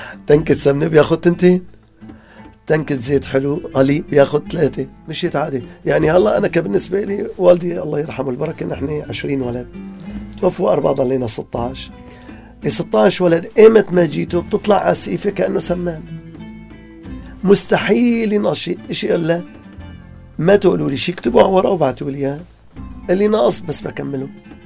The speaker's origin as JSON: {"language": "Arabic", "town": "Aleppo", "region": "Aleppo Governorate", "country": "Syria", "said": "نحن كان يمكن عندنا في حلب شيء مشكلة كبيرة"}